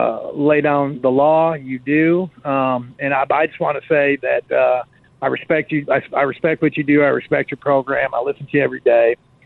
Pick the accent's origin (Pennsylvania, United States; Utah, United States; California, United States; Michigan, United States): Michigan, United States; moved away; I moved down here from Michigan, and I started listening to you about 20-some years ago. And I got to admit, you kind of got on my nerves a little bit, but I'm a Michigan guy, Wolverine